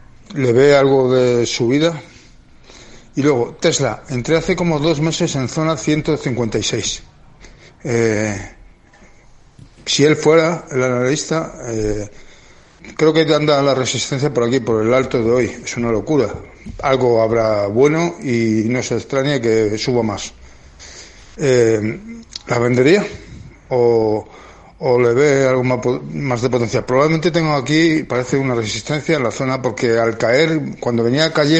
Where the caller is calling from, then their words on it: Madrid, Community of Madrid, Spain; de Madrid.